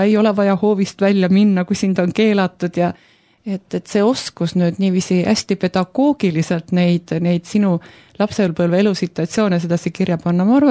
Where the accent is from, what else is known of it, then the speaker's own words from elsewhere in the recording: Kiviõli, Ida-Viru County, Estonia; mina olen just Kivõlist.